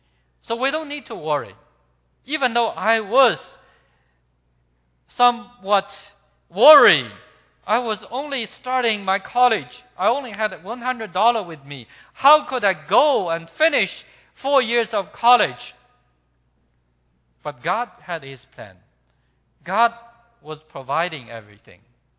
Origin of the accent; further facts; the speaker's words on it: China; moved away as an adult; now in Hong Kong; I was born and raised in China, I could speak Mandarin, so that they invite me to go to Hong Kong to make radio programs. So in 1994, I came to Hong Kong. Now in 2014, 20 years later, I'm still there.